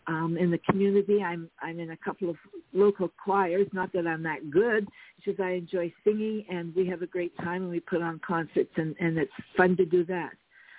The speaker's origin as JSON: {"language": "English", "region": "Nova Scotia", "country": "Canada", "tie": "born or raised there", "lives_now": "Timmins, Canada"}